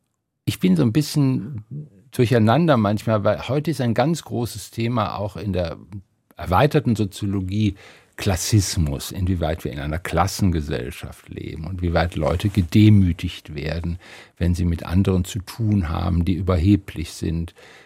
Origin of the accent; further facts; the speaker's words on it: Wuppertal, North Rhine-Westphalia, Germany; Ich bin in Wuppertal groß geworden.